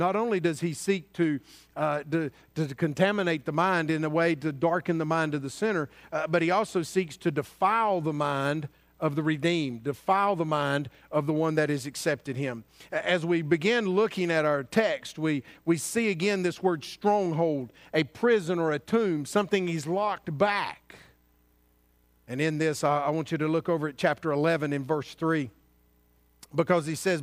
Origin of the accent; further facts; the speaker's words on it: Asheville, North Carolina, United States; You know, when we grew up in Asheville, we had two channels.